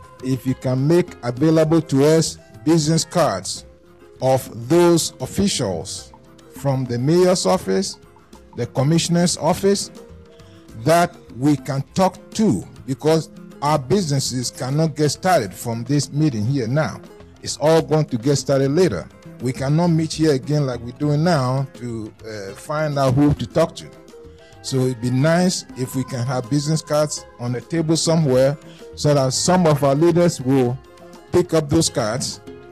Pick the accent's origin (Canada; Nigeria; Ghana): Ghana; moved away as an adult; now in United States; I'm from Ghana. I've been here for about 35 years now.